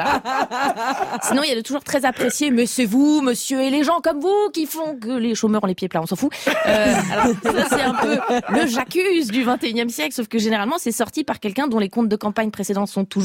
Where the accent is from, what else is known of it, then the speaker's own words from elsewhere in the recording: Switzerland; ça n'existe pas chez moi, en Suisse.